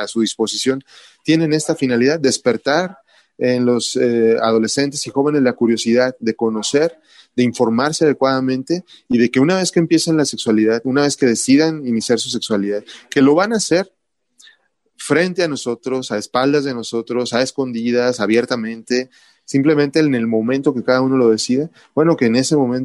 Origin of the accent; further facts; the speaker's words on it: Mexico; la idiosincrasia del pueblo mexicano, de nosotros, bueno, como población mexicana